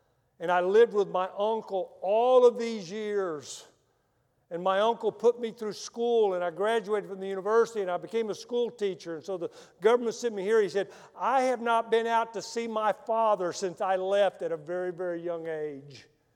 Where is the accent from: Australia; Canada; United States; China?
United States; Texas; Well, I'm from Texas, okay?